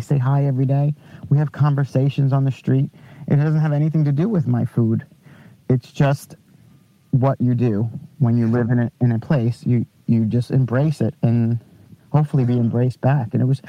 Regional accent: Long Island, New York, United States; Long Island, actually. About half an hour out of the city.

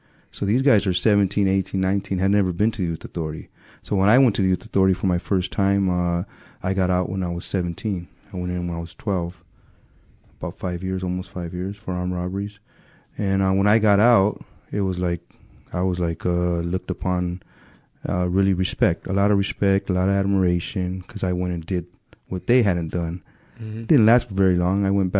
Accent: Pacoima, California, United States; I'm from no gang, but I grew up in Pacoima.

